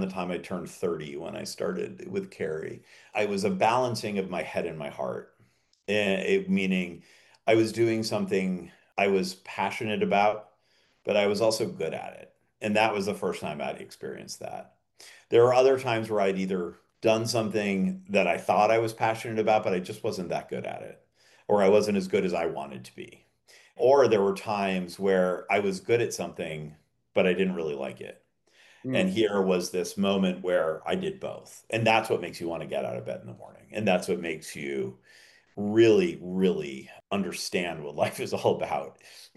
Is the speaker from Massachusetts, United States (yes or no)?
yes; Boston, Massachusetts, United States; moved away as an adult; I grew up in Boston. My dad was a banker. I grew up outside Boston, I should say.